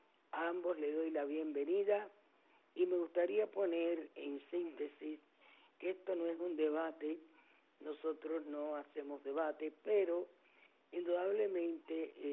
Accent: Cuba; como mujer cubana

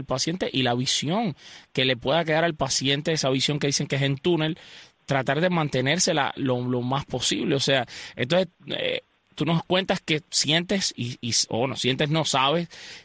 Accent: Cuba; yo soy cubano también

